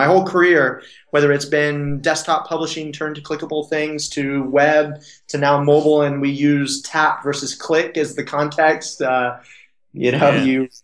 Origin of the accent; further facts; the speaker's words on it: San Jose, California, United States; I started when I was 19 years old, kid growing up in West San Jose